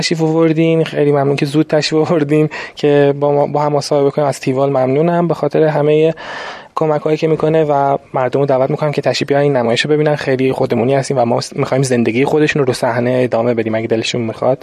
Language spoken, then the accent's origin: Persian; Iran; هر چقدر شما فیلم ببینی، موزیک گوش کنی، نقاشی ببینی، باز ما ایرانیم.